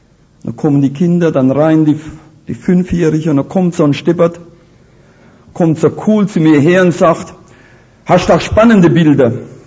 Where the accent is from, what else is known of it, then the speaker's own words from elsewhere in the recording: Rhineland-Palatinate, Germany; ich komme aus der Pfalz, das ist so ein Konkurrenzland mit dem Schwabenländler